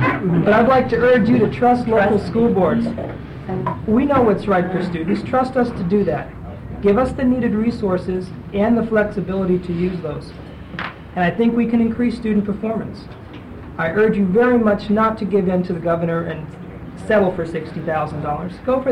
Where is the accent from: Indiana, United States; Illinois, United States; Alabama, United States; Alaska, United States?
Alaska, United States; I'm from the Aleutians East Borough. It's a fairly new public school district of 6 very small, very remote schools on the Alaska Peninsula.